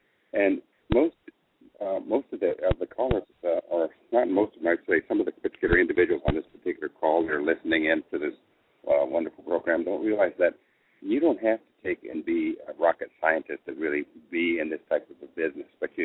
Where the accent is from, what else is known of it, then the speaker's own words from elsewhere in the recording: Michigan, United States; born there; Some of you probably don't realize that originally I was born in Michigan.